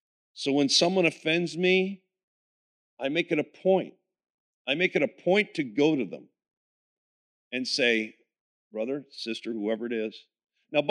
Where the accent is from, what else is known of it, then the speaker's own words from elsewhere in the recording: New Jersey, United States; I'm from Jersey. I offend people every day.